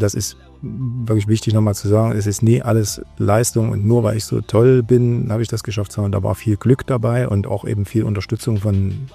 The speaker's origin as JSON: {"language": "German", "town": "Chemnitz", "region": "Saxony", "country": "Germany", "tie": "born or raised there", "said": "in dem fantastischen Jahr 1971 geboren. Du siehst, war ein sehr guter Jahrgang, der dann gereift ist. Hier in Karl-Marx-Stadt steht auch noch im Ausweis mit drin, heute Chemnitz. Und das damals aufgewachsen in Altendorf im Flemminggebiet."}